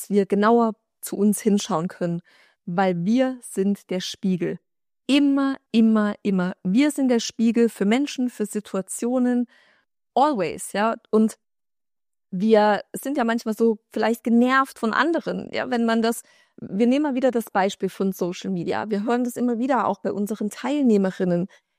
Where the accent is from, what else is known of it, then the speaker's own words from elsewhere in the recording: Germany; wenn ich in Deutschland bin, komme ich in mein Heimatdorf zurück